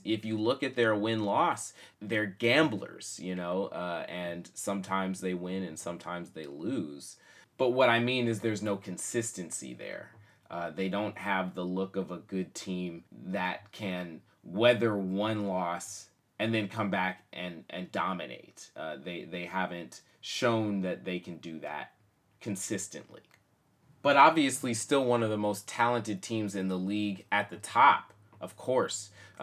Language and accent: English; Oakland, California, United States; as I am based here in Oakland. I'm also from Oakland, and that means Dubs all day.